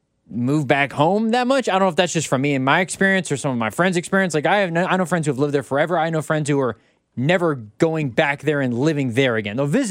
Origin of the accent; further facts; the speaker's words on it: Indianapolis, Indiana, United States; Like I'm from Indianapolis. I always call that home. It's my home, but I never wanted to, like, when I graduated college, I wanted to get out.